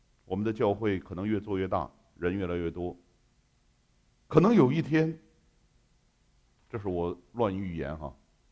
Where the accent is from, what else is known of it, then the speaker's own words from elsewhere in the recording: China; 我们中国人爱建房子